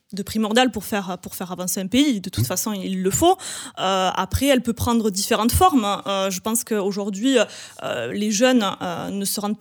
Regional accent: Montauban, Occitanie, France; born there; du coup, j'ai 28 ans, je suis née à Montauban, j'habite Montauban

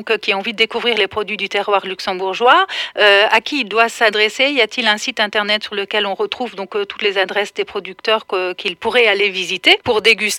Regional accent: Occitanie, France; Ces marchés, chez nous, en Ouest Aveyron, c'est vraiment une institution culturelle et touristique

